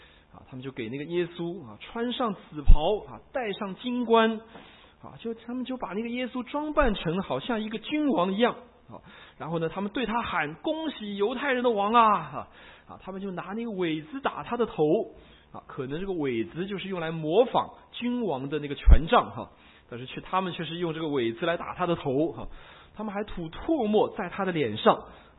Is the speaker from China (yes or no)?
yes; China; now in Australia; 包括我们澳洲在内，啊。所有这些的国家啊，都是我们中国人最想移民、最想要去的地方啊